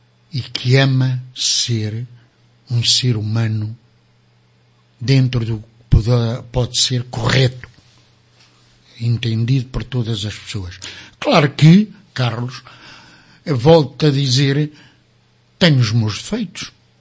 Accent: Ílhavo, Aveiro, Portugal; also born or lived in Lisbon; Está bem, pode ser, mas eu sou de Ilhavo. Eu defendo Ilhavo.

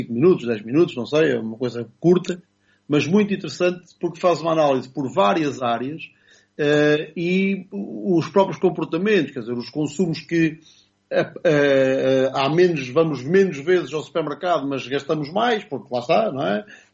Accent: Portugal; nós se calhar como bons portugueses

